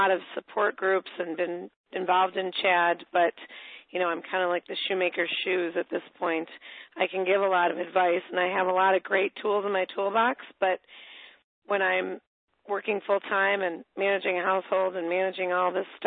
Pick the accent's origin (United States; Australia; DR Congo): United States; Chicago, Illinois; now in Naples, United States; I am from Chicago but live in Naples, Florida.